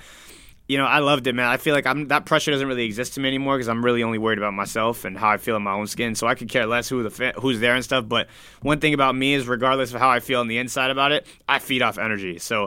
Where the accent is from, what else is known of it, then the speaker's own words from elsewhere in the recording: Florida, United States; I'm Miami, I'm from Broward, like I'm a South Florida guy. Like, how many guys you see come from all over the world that come and train in South Florida? Yep. I'm homegrown, born and raised here.